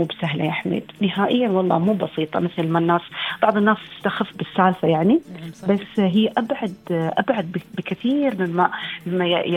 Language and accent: Arabic; United Arab Emirates; accent: Emirati; عندي أصدقائي إماراتيين يتكلمون بلهجتنا المحلية يفتخرون فيها أيضا